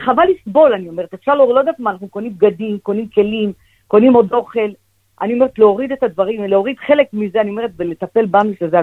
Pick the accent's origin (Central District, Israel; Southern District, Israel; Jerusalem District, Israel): Southern District, Israel; Ashkelon; כן, אני גרה פה, אני מהמפונים, מאשקלון